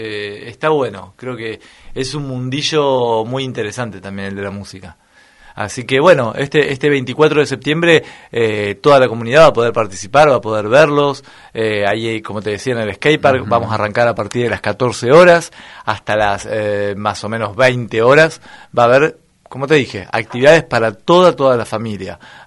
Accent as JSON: {"language": "Spanish", "town": "Pinamar", "region": "Buenos Aires Province", "country": "Argentina", "said": "che, yo soy de Pinamar"}